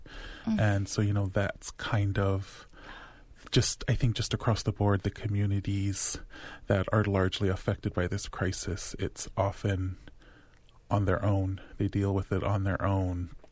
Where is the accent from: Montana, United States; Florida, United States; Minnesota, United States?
Montana, United States; Browning; I would tell people, you know, I'm Blackfeet, I'm from Browning, and of course, you know, non-Indigenous people know, we just have that connection.